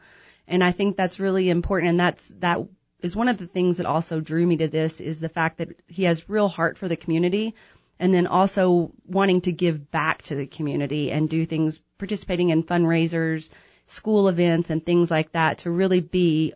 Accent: Arkansas, United States; accent: drawl; Well, I am from Arkansas, so if you start to hear a little bit of a drawl, that is why.

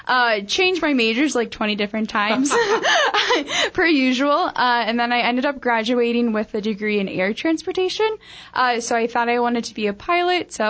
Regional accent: Columbus, Ohio, United States; now in Arizona, United States; No, so I'm actually from Columbus, Ohio, and I'm an AmeriCorps VISTA at United Way.

